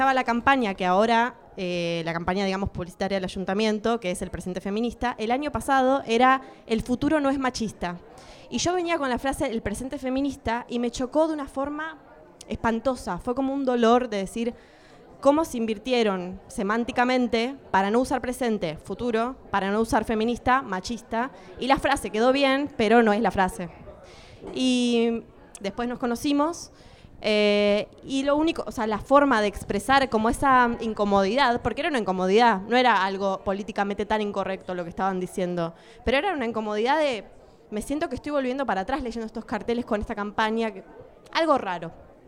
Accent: Buenos Aires, Argentina; eran 2 meses que estaba en Barcelona y venía con muchas ganas de estar acá, pero muchas ganas de seguir en Buenos Aires, de donde soy.

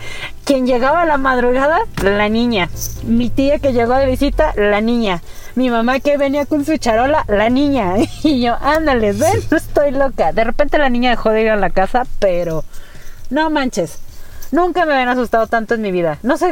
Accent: Mexico; Entonces, como buena mexicana, dejé todo para el último.

